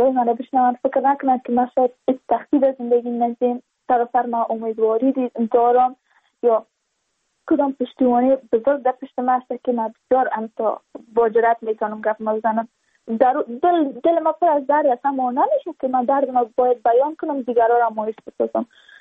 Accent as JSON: {"language": "Persian", "region": "Badakhshan", "country": "Afghanistan", "said": "چون ما از بدخشان هستیم، یعنی منطقه دور دستش،"}